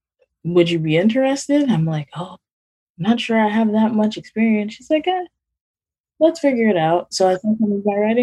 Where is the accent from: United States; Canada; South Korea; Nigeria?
Nigeria; Like, I'm Nigerian. It's a country that's still like grappling with poverty.